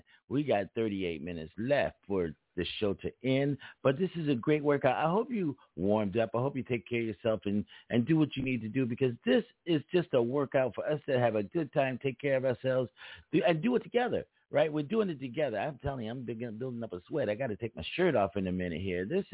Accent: California, United States; also born or lived in Philadelphia, United States; I speak differently because I'm from two different places. I'm from California and from Philadelphia, East Coast and the West Coast.

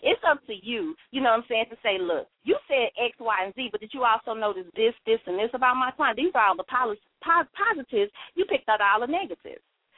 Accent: Houston, Texas, United States; I'm not from New York. You know, I'm from the HOU. I'm from Houston, Texas all day, you know.

